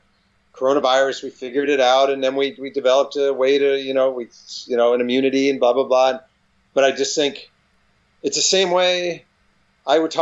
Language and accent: English; New York, United States; I mean, I'm a New Yorker and I was there in New York